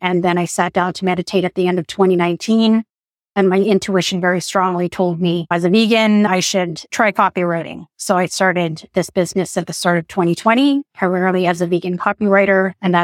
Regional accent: Philippines; I'm Filipino, and yeah, she's a very well-known figure in media, not only in the Philippines, but globally.

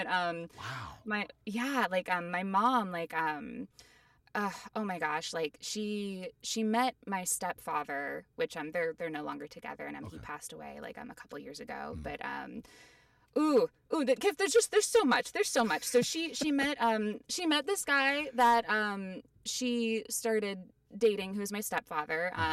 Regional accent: Ohio, United States; also born or lived in Cleveland, Ohio; So I'm originally from Ohio. I was born in Cleveland.

